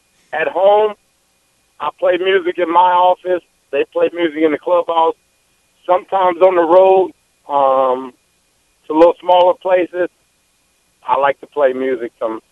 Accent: Fort Myers, Florida, United States; Well, you know, I'm from Fort Myers, hometown guy.

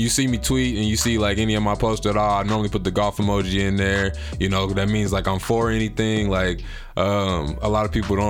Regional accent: Kansas City, Missouri, United States; I'm from Kansas City. Actually went to school right here in Grandview.

